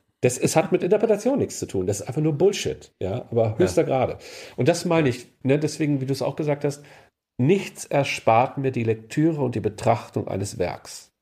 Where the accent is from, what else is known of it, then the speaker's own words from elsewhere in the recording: Northern Germany, Germany; Ich komme ja aus Norddeutschland, ich bin da in der Ecke aufgewachsen, wo das spielt.